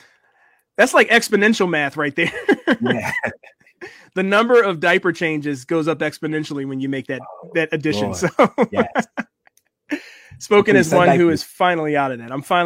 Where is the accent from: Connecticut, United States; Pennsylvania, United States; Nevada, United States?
Pennsylvania, United States; Philadelphia; And Eric Mason, who's a personal favorite of mine from my hometown, Philadelphia